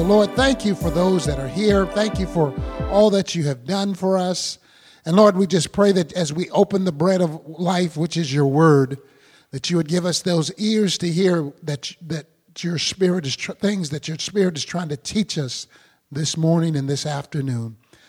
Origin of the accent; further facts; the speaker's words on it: Seattle, Washington, United States; also born or lived in Wichita, United States; We grew up here in Seattle area. I was actually born in Wichita but didn't live there. My dad was transferred from Boeing in Wichita to Boeing in Seattle.